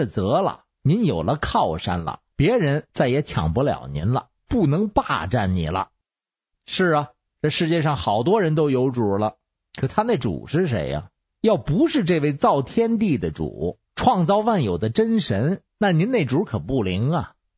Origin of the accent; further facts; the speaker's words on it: Beijing, China; 我是北京的